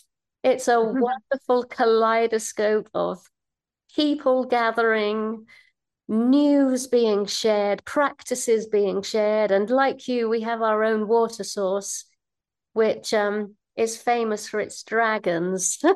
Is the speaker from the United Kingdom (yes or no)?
yes; England, United Kingdom; born there; I was born in England to a very typical British English Rose and a very lively Irish father.